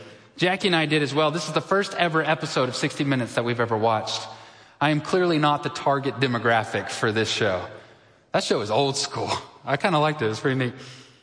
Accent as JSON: {"language": "English", "region": "Texas", "country": "United States", "said": "So I am a Texan. If you haven't heard about that, I am."}